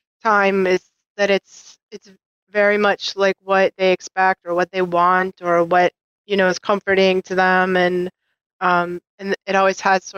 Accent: Boston, Massachusetts, United States; I'm from Boston. We're all Irish over here.

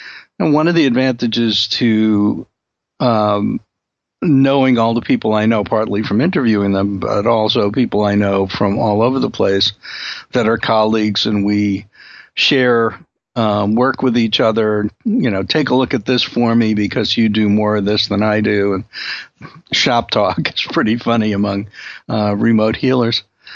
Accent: Brooklyn, New York, United States; I grew up in Brooklyn, but there's no evidence that I actually grew up. So when I was a child in Brooklyn, a lot of my friends were Irish.

